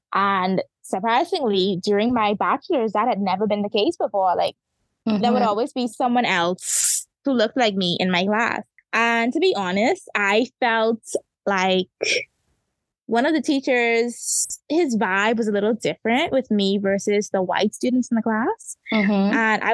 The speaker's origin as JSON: {"language": "English", "country": "Bahamas", "also_born_or_lived": "United Kingdom", "said": "I am from the Bahamas, and I started my law school journey right here at home in the Bahamas. And I studied at the College of the Bahamas, where I did my associate's degree in law and criminal justice. And then from there, I moved to the United Kingdom"}